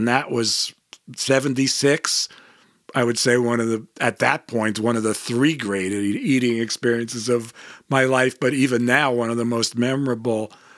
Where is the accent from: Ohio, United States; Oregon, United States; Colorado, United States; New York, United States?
New York, United States; I grew up in New York and there was all kinds of food and there was barbecue.